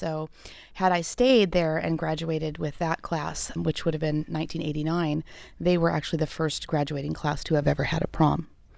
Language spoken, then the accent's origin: English; Chico, California, United States; also born or lived in Arkansas, United States; I grew up in Chico. I graduated from PV, but I spent 1982 to 84 living with my mom and dad. We went back to Arkansas and stayed with family